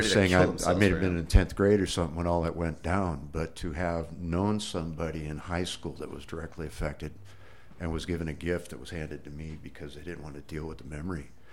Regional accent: Carmel, California, United States; I know that I was raised in the area. You know, I was born in Carmel

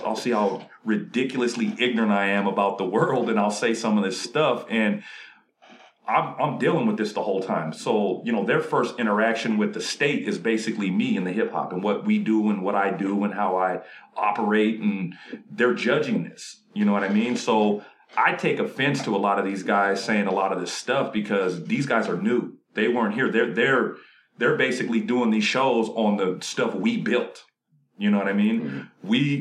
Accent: Montana, United States; I'm like, yeah, I'm from Montana.

